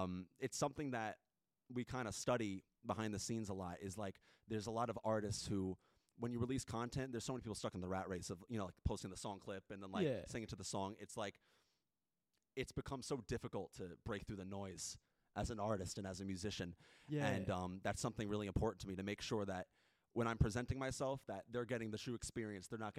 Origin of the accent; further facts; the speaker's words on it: New York, United States; But growing up on Long Island, it's like 45 minutes to, it could be over an hour out from the city, but you're still like on New York.